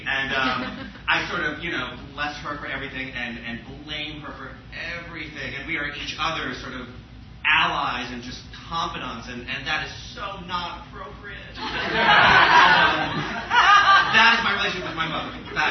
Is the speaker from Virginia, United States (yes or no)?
no; Boston, Massachusetts, United States; I'm from Boston, from Massachusetts, and I'm right outside Boston.